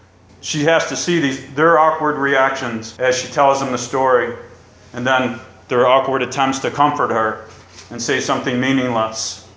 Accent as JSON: {"language": "English", "town": "Owego", "region": "New York", "country": "United States", "tie": "born or raised there", "said": "It's almost like a dream to me when I return back to the place where I grew up in Owego, New York."}